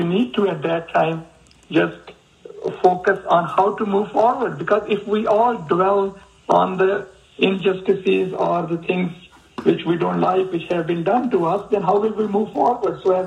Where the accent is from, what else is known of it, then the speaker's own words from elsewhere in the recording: United States; as a young physician and as an American who has nothing to do with those terrorists, had to go through this indignity.